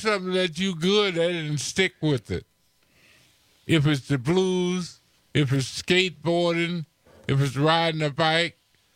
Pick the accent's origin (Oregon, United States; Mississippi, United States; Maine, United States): Mississippi, United States; he got me over stuttering because I'm from Mississippi, so I slurred my words and stuttered a lot.